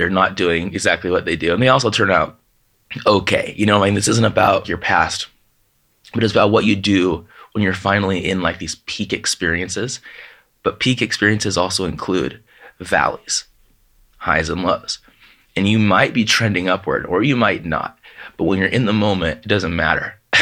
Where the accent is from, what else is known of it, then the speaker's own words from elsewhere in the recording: San Diego, California, United States; I'm from San Diego. He goes, go to El Centro, which is several hours away from where we lived in North County.